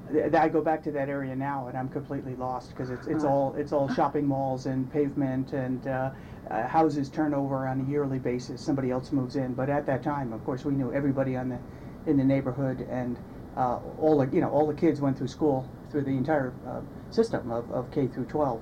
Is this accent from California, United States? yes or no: no; Nanuet, New York, United States; So I was raised in the Nanuet, New York area, which is a suburb of New York City.